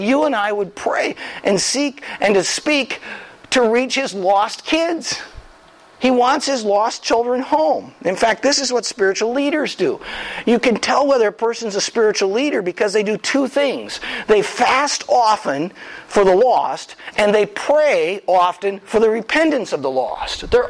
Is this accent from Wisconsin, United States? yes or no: yes; Wisconsin, United States; would you like to go on a trip down to Illinois? I was from Wisconsin.